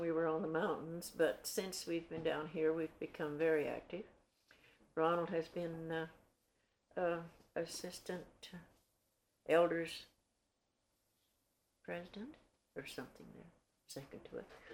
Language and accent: English; Red Cloud, Nebraska, United States; born there; I was born in Red Cloud, Nebraska.